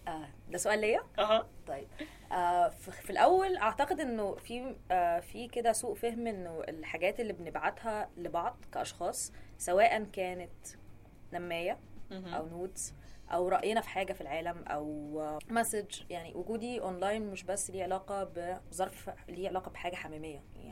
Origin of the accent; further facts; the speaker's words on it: Syria; ده بس انا سوري